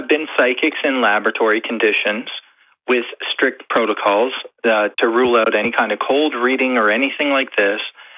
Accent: Canada; So I'm from Canada

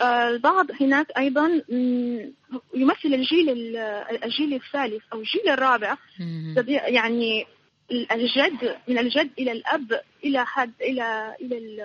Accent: Jeddah, Makkah Province, Saudi Arabia; now in France; أنا تولدت في السعودية في جدة في بداية الثمانينات، لأن الوالد كان بيشتغل هناك، وكان بدايتي هناك طبعا، وعشت وترعرعت في المملكة العربية السعودية.

